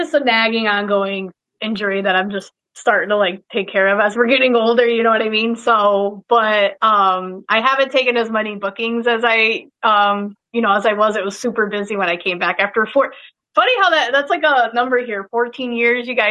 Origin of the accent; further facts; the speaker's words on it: Albany, New York, United States; it was in my hometown of Albany, New York, and it was at the MVP Arena where I used to go to all the wrestling shows as a kid.